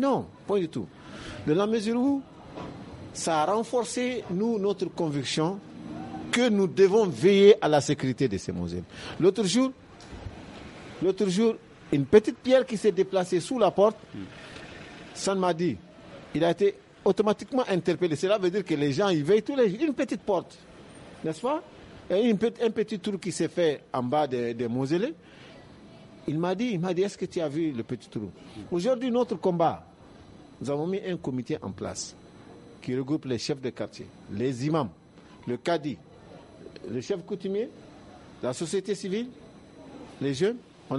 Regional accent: Timbuktu, Tombouctou, Mali; il a entendu que je venais de Tombouctou.

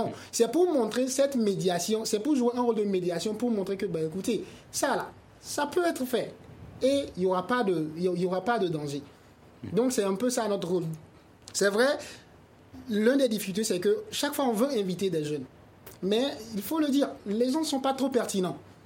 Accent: Niger; now in Mali; ici, au Mali, les gens sont beaucoup plus ouverts que chez nous au Niger.

